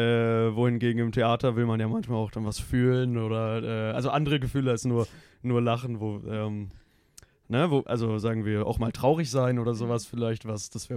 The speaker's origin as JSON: {"language": "German", "town": "Augsburg", "region": "Bavaria", "country": "Germany", "said": "ich bin nicht aus Berlin, ich bin aus Augsburg."}